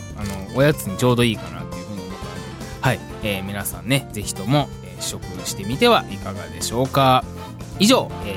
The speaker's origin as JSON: {"language": "Japanese", "region": "Kyoto", "country": "Japan", "said": "あのあと僕地元の京都に帰ってたりとかしてて"}